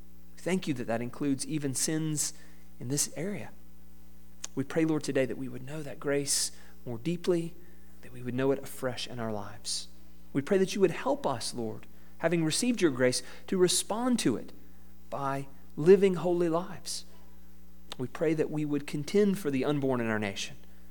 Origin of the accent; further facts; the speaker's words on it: Georgia, United States; I don't just say that because I'm from Georgia and my wife Caroline is from Augusta.